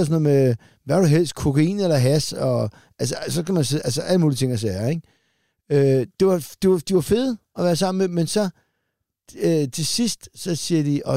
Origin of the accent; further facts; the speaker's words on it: Solrød, Zealand, Denmark; dernede i Solrød, hvor jeg er fra, der er noget, der hedder Kalkgraven.